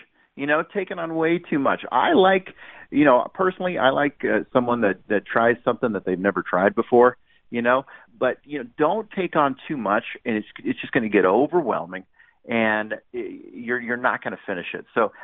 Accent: Orange County, California, United States; I'm from Orange County, and you know, I had to beg her basically to go out with me.

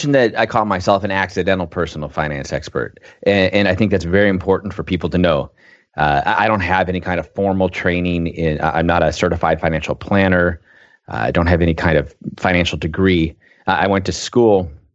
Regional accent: Portland, Oregon, United States; I grew up here in Portland, Oregon.

